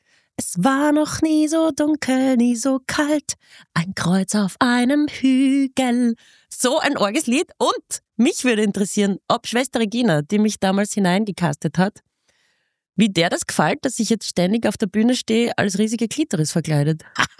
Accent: Graz, Styria, Austria; born or raised there

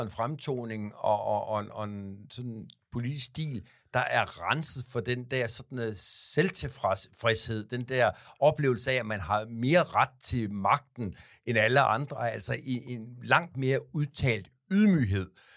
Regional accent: Aarhus, Central Denmark Region, Denmark; born there; now in Frederiksberg, Denmark; Aarhus, min fødeby, og Frederiksberg, der hvor jeg bor nu

